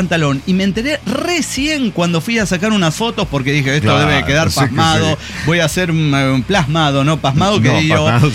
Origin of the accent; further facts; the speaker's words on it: Mexico City, Mexico; no puedo ser que siendo chilango, nativo, me chinguen el teléfono en un amontonamiento.